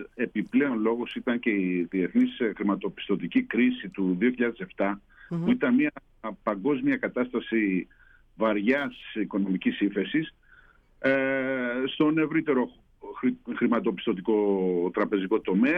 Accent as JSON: {"language": "Greek", "town": "Chios", "region": "North Aegean", "country": "Greece", "said": "εδώ στην Χίο, και με έκανε να κάνω το όνειρό μου πραγματικότητα και να επιστρέψω στον τόπο μου που αγαπάω τόσο πολύ."}